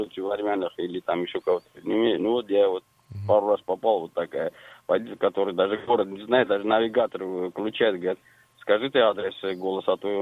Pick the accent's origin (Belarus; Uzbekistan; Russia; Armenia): Armenia; Звоню клиенту, говорю, знаете, я армянин, вот я ваш заказ взял.